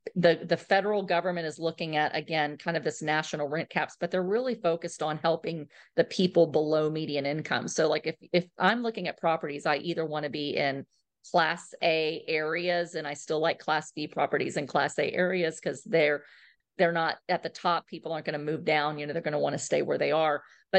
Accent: Texas, United States; And I'm from Texas. I love Texas.

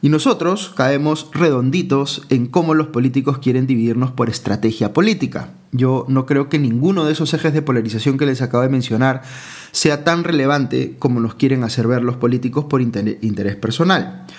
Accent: Peru; Los peruanos y peruanas somos trabajadores, cálidos, fraternales, luchadores.

